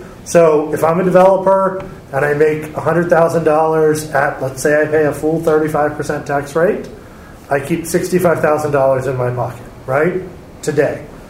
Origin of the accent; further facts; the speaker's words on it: United States; So I'm from the Ohio River Valley. I grew up in steel country